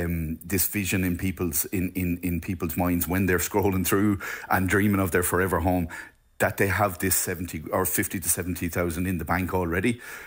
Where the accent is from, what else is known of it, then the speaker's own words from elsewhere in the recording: Connacht, Ireland; now in Leitrim, Ireland; I'm from Mayo originally